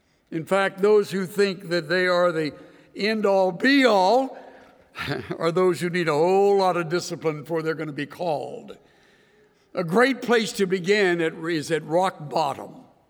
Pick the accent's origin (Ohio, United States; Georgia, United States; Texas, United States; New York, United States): Texas, United States; El Campo; And me, I was from the Great White Way of El Campo. It's a dump.